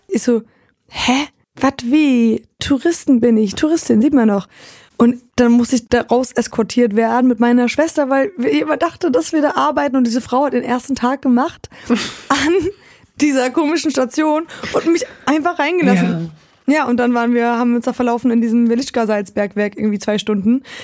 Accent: Lesser Poland, Poland; Bielitschka ist in der Nähe von Krakau, da wo ich groß geworden bin.

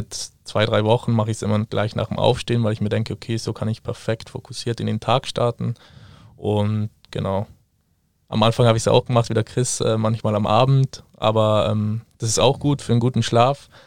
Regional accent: Trentino-Alto Adige, Italy; ich komme ursprünglich aus Südtirol, bin ziemlich ein Familienmensch

